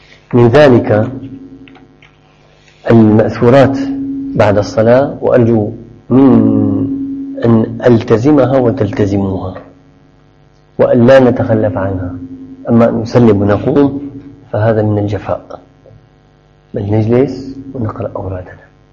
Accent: Syria; ونحن أهل الشام أهل منارة العلم والصلاح والتقى نهمل هذه السنة

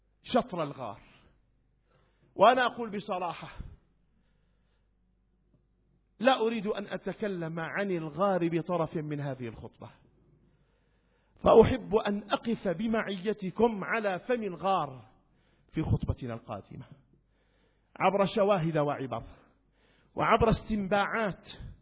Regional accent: Idlib, Idlib Governorate, Syria; يعني أنا من إدلب، إذا حبيت إدلب يعني أنا مؤمن؟

